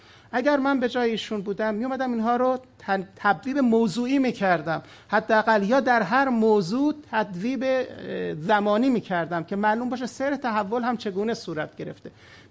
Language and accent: Persian; Iran; moved away; یادم هست وقتی که من از ایران به اینجا آمدم